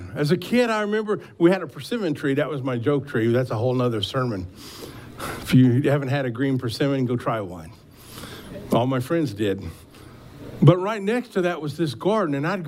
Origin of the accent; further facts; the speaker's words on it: Missouri, United States; Now, I can tell you, I grew up in Missouri, and we had, my grandmother, even though we had about 80 acres that we worked with and we grew things on